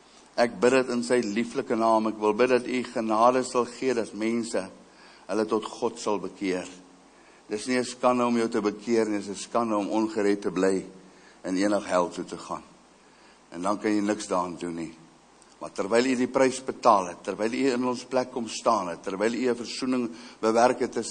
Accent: Middelburg, Eastern Cape, South Africa; born there; also born or lived in Transvaal; ek is in die Oos-Kaap gebore, in Middelburg in die Oos-Kaap gebore. Ek het die meeste van my lewe hier in Transvaal deurgebring, praat in die ou terme. En ek is daar gebore

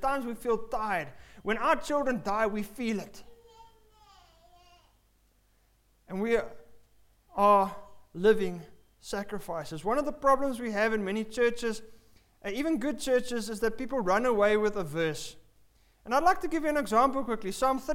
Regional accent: England, United Kingdom; because I'm an Englishman, I would lose very fast.

